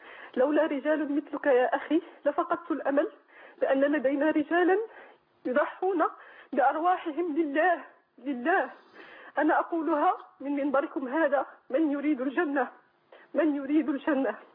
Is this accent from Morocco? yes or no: yes; Morocco; أنا جنسيتي مغربية.